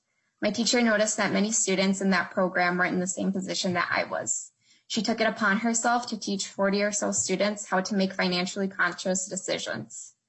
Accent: Minnesota, United States; So growing up in Minnesota, I have seen firsthand the inequalities that young first-generation immigrant women face. As a first-generation immigrant

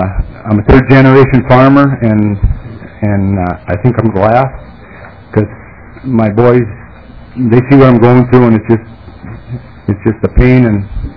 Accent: Lancaster, Minnesota, United States; I'm from Lancaster, Minnesota. I come over 400 miles for this. I give you an idea. I live about a mile from the Canadian border and about 20 miles from the North Dakota border.

